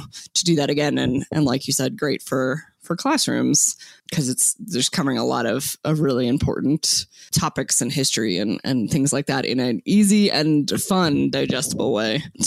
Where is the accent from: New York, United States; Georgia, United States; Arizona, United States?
Arizona, United States; I was born and raised in Arizona as a non-native person.